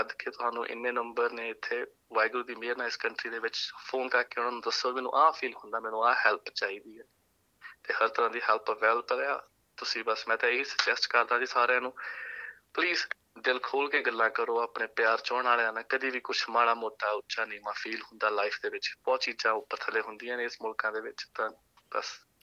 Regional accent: Goraya, Punjab, India; moved away as an adult; ਪੰਜਾਬ ਤੋਂ ਜੀ, ਮੈਂ ਹੈਗਾ ਜ਼ਿਲ੍ਹਾ ਜਲੰਧਰ, ਸ਼ਹਿਰ ਮੇਰਾ ਗੁਰਾਇਆ ਹੈ ਜੀ, ਅਤੇ ਮੇਰਾ ਜੰਮਪਲ, ਮੇਰਾ ਜਿਹੜਾ ਬਚਪਨ ਹੈ ਜੀ, ਮੇਰੀ ਪਤਾਇਸ਼ ਸਾਰੀ ਗੁਰਾਇਆ ਸ਼ਹਿਰ ਦੀ ਆ, ਉੱਥੇ ਲੱਗਦੇ ਸ਼ਹਿਰ ਨਾਲ ਦੇ ਫਲੋਰ ਸ਼ਹਿਰ ਤੋਂ ਪੜ੍ਹਿਆ ਹੋਇਆ ਜੀ ਮੈਂ, ਸੇਂਟ ਜੋਸਫ ਕੋਨਵੈਂਟ ਸਕੂਲ ਤੋਂ।

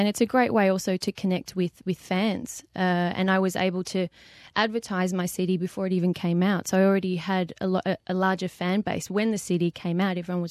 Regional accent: Australia; also born or lived in France; I mean, I am Australian, but I'm very passionate about French music.

